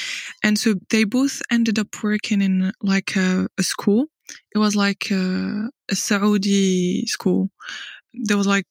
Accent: Marseille, Provence-Alpes-Côte d'Azur, France; English is a second language; moved away; also born or lived in Toulon; So my father is Algerian, my mom is Syrian. I grew up in France between Toulon and Marseille. So Toulon, same, is like in south of France. We seem to have like something for south of France. But most of my life was in Marseille, which is the second biggest city in France, I believe.

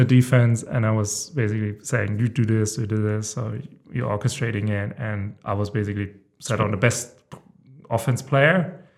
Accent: Germany; I'm originally from Germany. I think probably everybody has guessed it so far. I come from a small town in the south of Germany, 6,000-7,000 inhabitants. I think founded by the Romans

